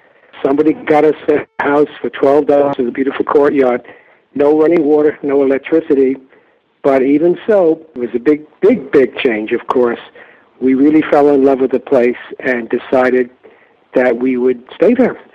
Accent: New York, United States; Well, I'm from New York. My wife is in Scotland. We met in New York and got married, and then I had to go to Scotland to meet my in-laws.

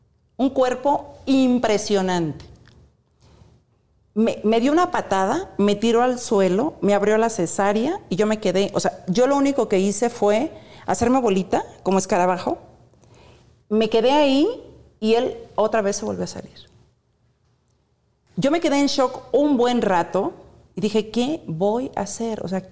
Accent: Huasteca, Mexico; vengo de la Huasteca, donde fui educada bajo principios muy estrictos

